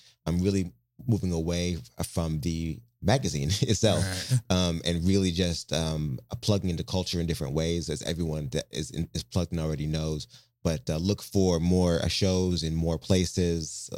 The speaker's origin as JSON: {"language": "English", "town": "Portland", "country": "United States", "tie": "born or raised there", "said": "And I grew up in Portland where there's plenty of battle rappers that have gone international."}